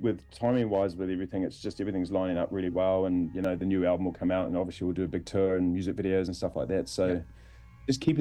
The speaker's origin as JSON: {"language": "English", "town": "Dunedin", "region": "Otago", "country": "New Zealand", "tie": "born there", "said": "But I was born in Dunedin, but I started making music in Christchurch, so I've got a really huge connection with Christchurch."}